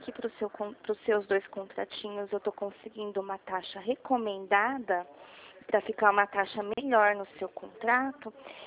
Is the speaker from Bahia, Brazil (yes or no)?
no; Dracena, São Paulo, Brazil; Sim, sou aqui de Dracena, sim.